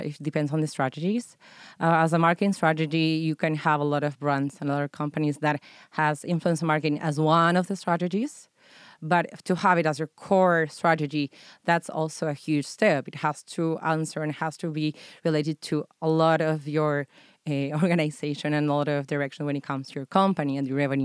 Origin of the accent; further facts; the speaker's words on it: Córdoba, Argentina; now in Tel Aviv, Israel; I'm from Cordoba, Argentina. I arrived here to the city, Tel Aviv, about 2 years ago.